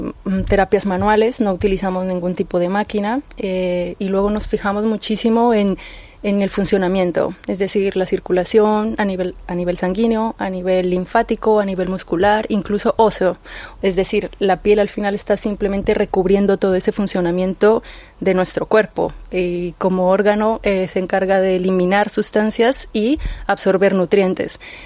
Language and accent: Spanish; Colombia; Yo soy de Colombia.